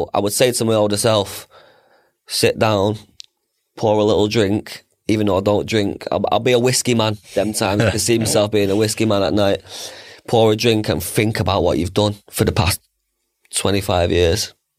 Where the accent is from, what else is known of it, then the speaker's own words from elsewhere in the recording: Northern England, United Kingdom; accent: northern English; From my dirty northern accent.